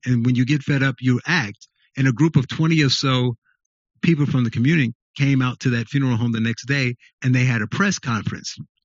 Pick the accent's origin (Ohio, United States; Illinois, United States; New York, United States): Illinois, United States; Chicago; I'm a Chicagoan, they're Chicagoans, but it's happening in their Chicago and not my Chicago.